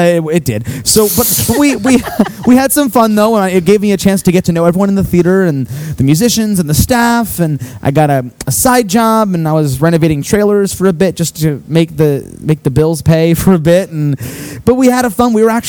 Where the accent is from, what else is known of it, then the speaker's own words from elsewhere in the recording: New York, United States; Even I'm from New York, so we had a lot of crazy things happen with theaters in New York